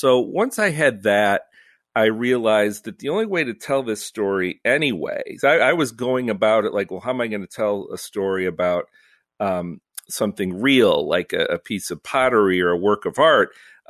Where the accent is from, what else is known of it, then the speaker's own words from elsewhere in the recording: Cleveland, Ohio, United States; I'm from Cleveland, so I'm not up on addressing members of the peerage.